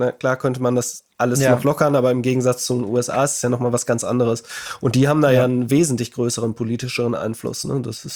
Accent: Detmold, North Rhine-Westphalia, Germany; Die haben sich da in Detmold, wo ich herkomme, die bauen sich ja gefühlt immer so Hallen, ne, so Tempel.

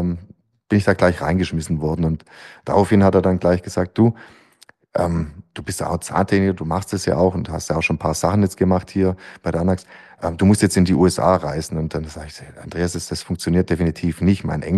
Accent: Stuttgart, Baden-Württemberg, Germany; Wie man sich vorstellen kann, als Stuttgarter ist man stolz, ein Nummernschild zu haben, wo das S draufsteht für Stuttgart und nicht PF für Pforzheim.

